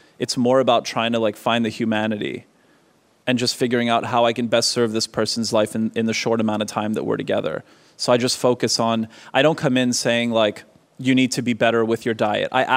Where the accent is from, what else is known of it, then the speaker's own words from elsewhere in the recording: Canada; There's one thing that makes me more uncomfortable than a Trump banner, and it's guns, being Canadian and just knowing what toll they've had on the country.